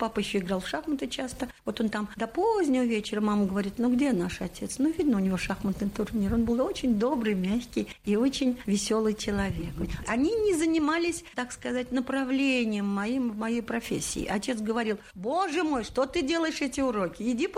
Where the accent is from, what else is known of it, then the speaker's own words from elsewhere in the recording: Saint Petersburg, Russia; born there; Я же родилась в Ленинграде, а Ленинград – это город балета.